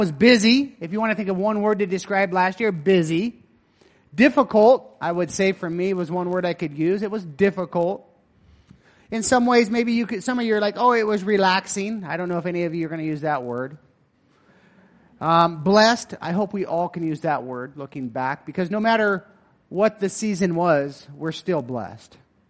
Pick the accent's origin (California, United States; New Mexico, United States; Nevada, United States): Nevada, United States; Eureka; I'm from Nevada. I shared Sunday. I'm from Eureka, Nevada.